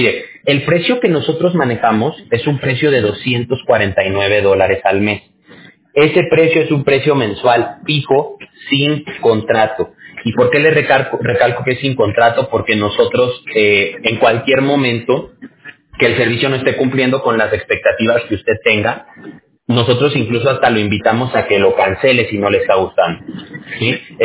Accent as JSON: {"language": "Spanish", "country": "Mexico", "said": "yo soy mexicano"}